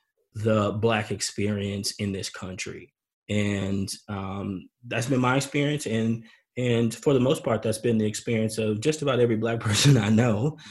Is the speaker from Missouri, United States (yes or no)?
yes; St. Louis, Missouri, United States; I was born and raised in St. Louis around not too far from Ferguson.